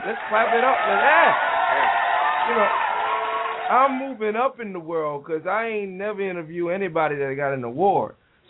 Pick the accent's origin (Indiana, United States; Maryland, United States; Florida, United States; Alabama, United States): Florida, United States; Tampa; now in Hollywood, United States; I left, but I didn't forget my hometown. I didn't forget Tampa because I'm going back and we're going to do big things there, and I'm in Hollywood now.